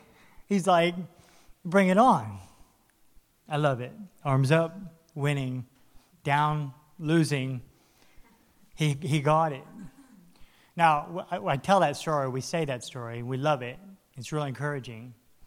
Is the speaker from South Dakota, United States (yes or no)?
no; Florida, United States; I'm from South Florida. I like to jump from really high places, you know.